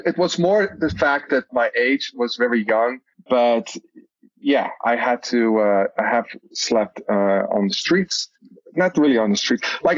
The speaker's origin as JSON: {"language": "English", "country": "Netherlands", "second_language": "English", "moved": "as an adult", "lives_now": "United States", "said": "I'm original from Holland, the Netherlands. I have a big accent. So, but it came to the United States 9 years ago. Now live in the Bay Area, close to San Francisco."}